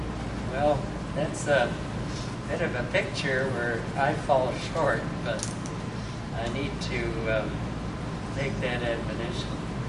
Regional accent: Canada; First, being Canadian, I think of hockey.

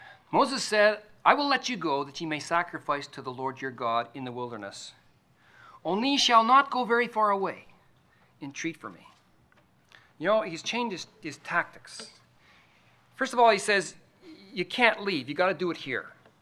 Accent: Rideau Ferry, Ontario, Canada; I'm a carpenter from Rideau Ferry, Canada.

